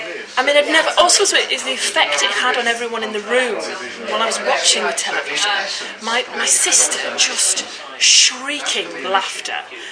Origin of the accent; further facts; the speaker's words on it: Yorkshire and the Humber, United Kingdom; Well, because I grew up in Wensleydale, it was a very small school.